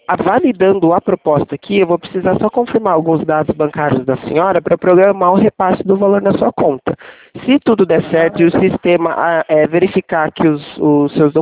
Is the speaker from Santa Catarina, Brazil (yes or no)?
no; Bragança Paulista, São Paulo, Brazil; Não, eu sou de Bragança Paulista.